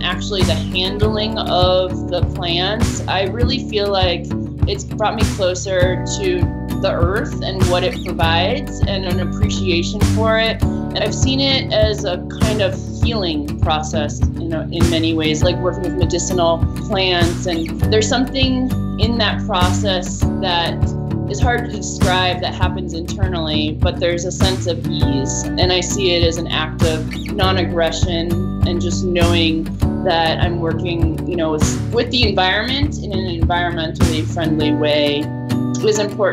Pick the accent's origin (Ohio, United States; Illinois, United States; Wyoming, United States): Illinois, United States; Evanston; my first studio was in the basement of my childhood home growing up in Evanston, Illinois